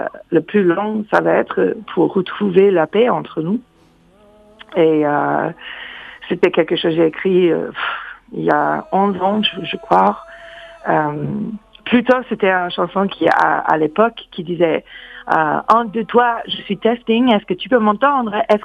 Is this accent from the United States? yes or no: yes; United States; accent: American; French is a second language; mon accent, c'est encore toujours super fort, parce que je parle avec la mélodie américaine, quoi.